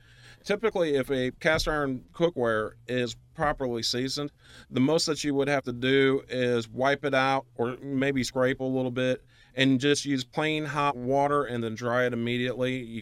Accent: Louisiana, United States; I grew up in South Louisiana, and so I'm used to seeing the bonfires on the levee.

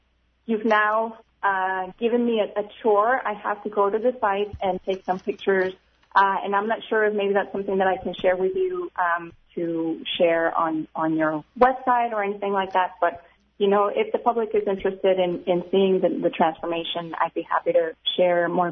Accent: Texas, United States; Still bracing for the winter because I'm coming from South Texas

